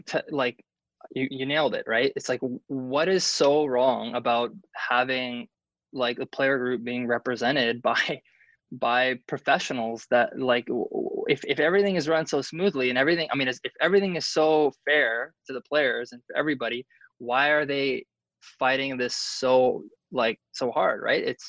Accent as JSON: {"language": "English", "country": "Canada", "said": "as a Canadian"}